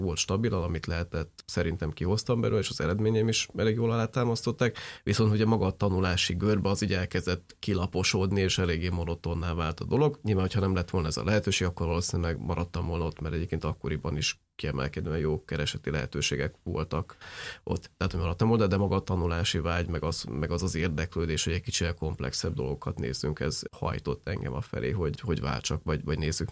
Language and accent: Hungarian; Székesfehérvár, Fejér, Hungary; Fehérvári volt a cég, én is ott nőttem fel, középiskola végig ott voltam